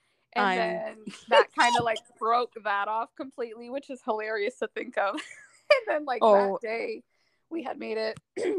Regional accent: Moncton, New Brunswick, Canada; living in Moncton and growing up in Moncton, like, you just don't hear about the military really.

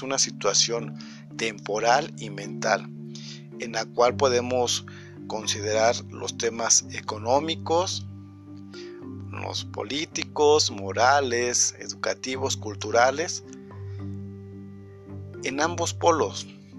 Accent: Mexico; el cómo nos vemos como mexicanos

